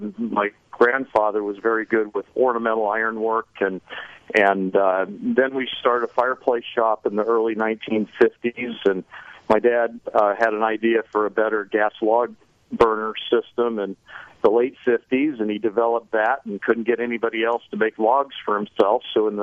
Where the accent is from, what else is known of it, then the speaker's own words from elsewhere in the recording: Whittier, California, United States; Grew up in Whittier, California, which is halfway between downtown Los Angeles and Disneyland.